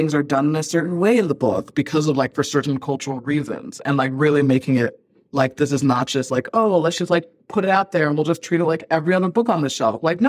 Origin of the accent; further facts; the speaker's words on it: Ghana; born there; I was born in Ghana, so I have a lot of connections to the culture and the country.